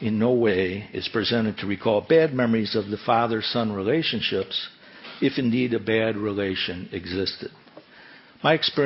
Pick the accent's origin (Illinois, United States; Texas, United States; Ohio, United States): Illinois, United States; Chicago; I grew up in Chicago, and on the far west side, the residential streets were not wide enough for cars to pass